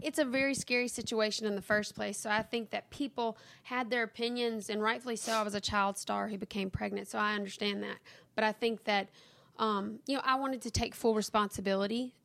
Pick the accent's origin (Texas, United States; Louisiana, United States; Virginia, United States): Louisiana, United States; I grew up in Louisiana.